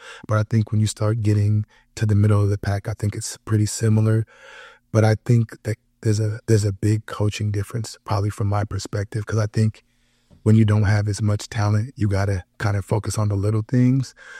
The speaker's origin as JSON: {"language": "English", "region": "California", "country": "United States", "said": "I'm from California, so some of the smaller schools are usually the better schools where I come from and what I'm used to."}